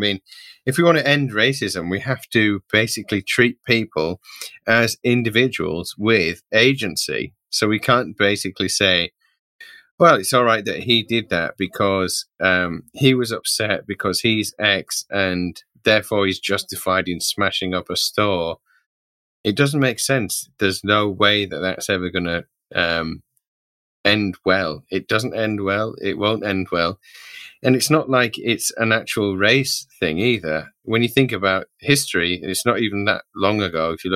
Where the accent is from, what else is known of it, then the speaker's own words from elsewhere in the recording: United Kingdom; now in South Korea; I mean, I'm here in South Korea as an immigrant to this country. But I come from the United Kingdom, which is a very diverse place itself.